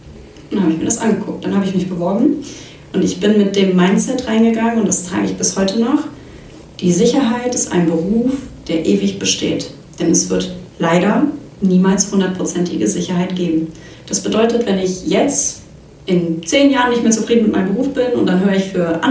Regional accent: North Rhine-Westphalia, Germany; ich bin in Nordrhein-Westfalen groß geworden

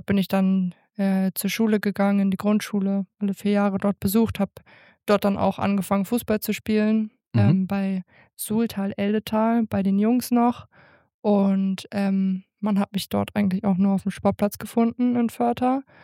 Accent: Hula, Thuringia, Germany; also born or lived in Rostock; ich bin in Rostock geboren, weil ich dort oben Familie habe und dort auch alle aufgewachsen sind. Meine Mama, mein Bruder. Und ja, dann hat meine Mama mich auch dort oben bekommen und wir sind dann aber relativ früh nach Thüringen gezogen, nach Hula.

